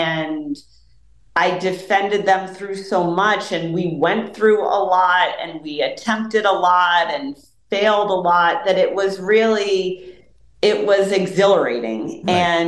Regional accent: Guilford, United States; I grew up in Guilford.

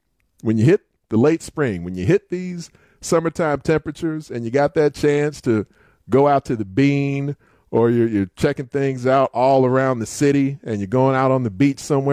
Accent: Bolingbrook, Illinois, United States; It does seem to me that I know in the town I grew up in Bolingbrook

